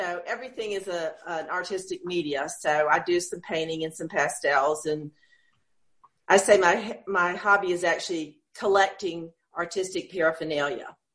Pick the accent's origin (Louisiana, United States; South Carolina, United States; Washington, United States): South Carolina, United States; Anderson; I'm from Anderson, South Carolina.